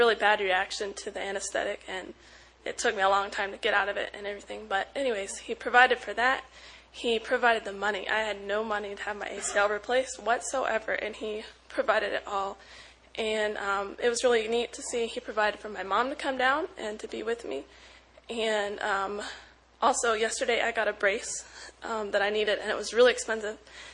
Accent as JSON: {"language": "English", "region": "Ohio", "country": "United States", "said": "I'm a sophomore music major, and I'm from Ohio."}